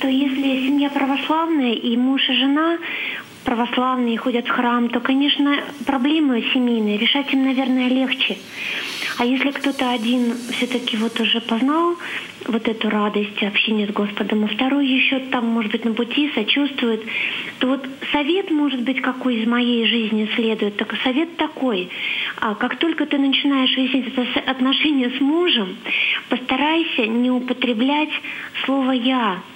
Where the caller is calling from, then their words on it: Leningrad Oblast, Russia; я звоню из Ленинградской области